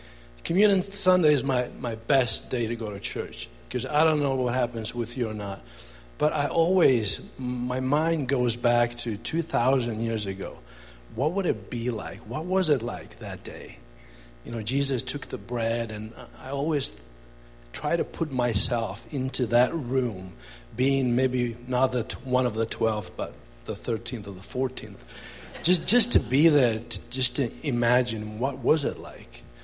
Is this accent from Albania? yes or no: yes; Korçë, Korçë County, Albania; English is a second language; I met in my hometown for the first time a group of foreigners that somehow they had been allowed through the country of Albania to be and visit my hometown, the town of Korça.